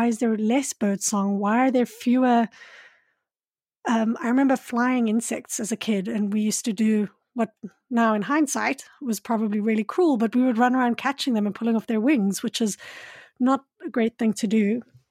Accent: Johannesburg, Gauteng, South Africa; And I grew up in Johannesburg

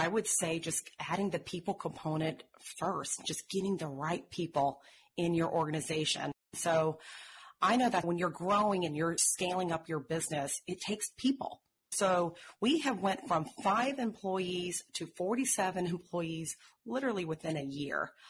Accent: Tulsa, Oklahoma, United States; So I grew up in Tulsa, Oklahoma, so I'm from the heartland. I grew up in an Asian household

